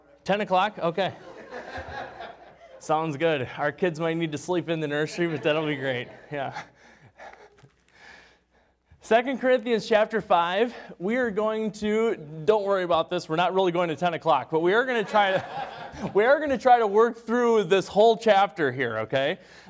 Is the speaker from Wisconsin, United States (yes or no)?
yes; Wisconsin, United States; I'm from Wisconsin and our football team is just a lot better up there.